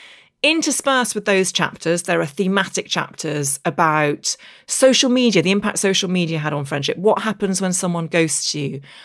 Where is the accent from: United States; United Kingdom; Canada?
United Kingdom; Derry, Northern Ireland; accent: English; also born or lived in Belfast; I speak with an English accent, but I actually grew up in the north of Ireland in the Derry Girls era, and I grew up just outside Derry, went to primary school in Derry